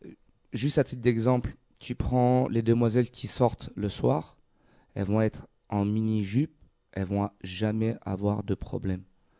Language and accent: French; Île-de-France, France; moved away as an adult; now in Canada; Oui, je suis corse, mais j'ai grandi en région parisienne. Mes parents m'ont donné l'opportunité de continuer mes études au Québec